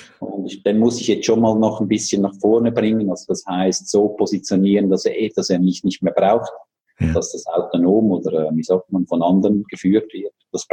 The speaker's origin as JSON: {"language": "German", "region": "Zurich", "country": "Switzerland", "said": "ich komme von Zürich"}